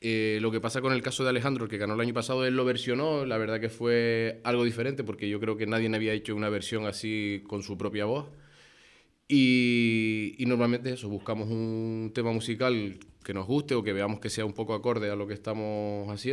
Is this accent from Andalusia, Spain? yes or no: no; Los Realejos, Canary Islands, Spain; yo soy de Los Raleos